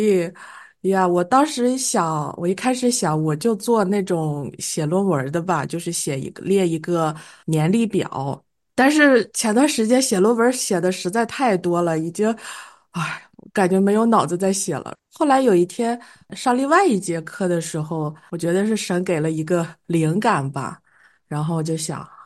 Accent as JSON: {"language": "Chinese", "region": "Shandong", "country": "China", "said": "你知道我是山东人吧？我们那儿特别喜欢吃饺子，然后呢，最近这几年。我们那边开始流行，包括青岛，我想，因为我们家离着青岛不远，"}